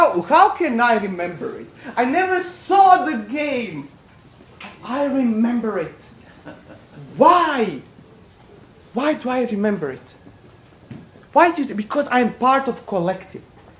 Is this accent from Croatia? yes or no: yes; Croatia; English is a second language; So I basically came from Croatia here, you know? I came from Croatia where we celebrated 500th anniversary of Reformation.